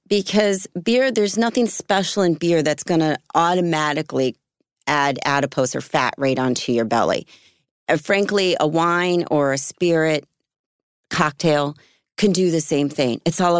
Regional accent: Philadelphia, Pennsylvania, United States; Well, I grew up in Philly area when I was younger.

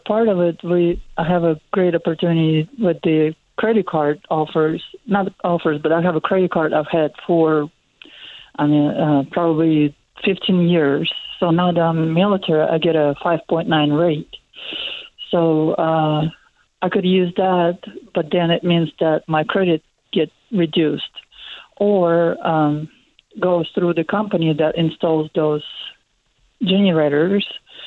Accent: Russia; now in United States; I came from Russia.

